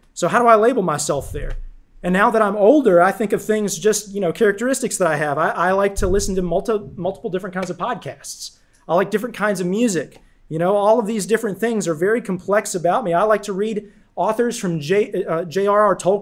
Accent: Roanoke, Virginia, United States; So I grew up here in Roanoke. I went to high school at PH, Patrick Henry.

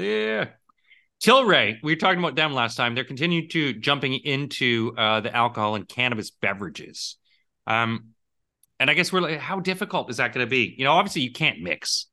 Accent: Canada; we all see living in Europe and as a Canadian, you watch American commercials

